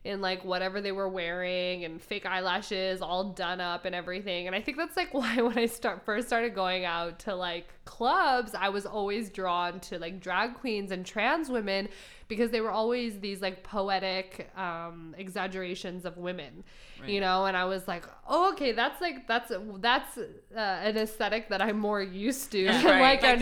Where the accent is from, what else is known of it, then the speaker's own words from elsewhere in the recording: California, United States; I grew up in the Bay Area, and I had friends.